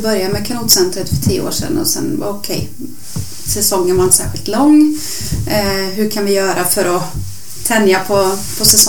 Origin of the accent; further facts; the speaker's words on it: Sweden; du är dansk, jag är svensk.